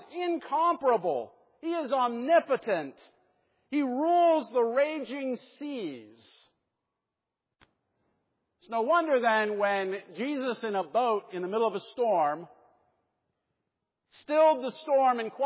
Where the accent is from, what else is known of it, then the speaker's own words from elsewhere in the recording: Pittsburgh, Pennsylvania, United States; I grew up in Pittsburgh. I don't think like that.